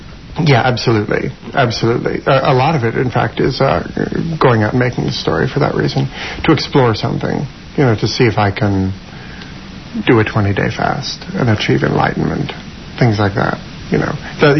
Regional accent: Canada; now in New York, United States; the fact that I'm Jewish is the filter through which I see everything. The fact that I live in New York is the filter through which I see everything. The fact that I was born and raised in Canada.

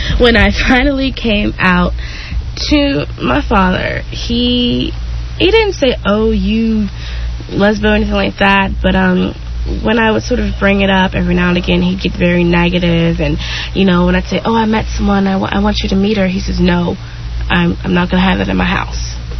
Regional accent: Henderson, Texas, United States; My family, we're from East Texas, and it's sort of backwards and, you know, very Christian and very traditional

